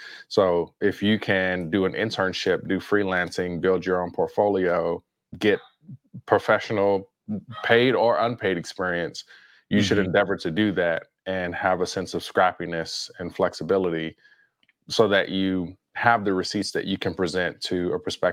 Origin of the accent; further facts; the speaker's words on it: Compton, California, United States; 87, was growing up in Compton. I was about 4 years old at the time.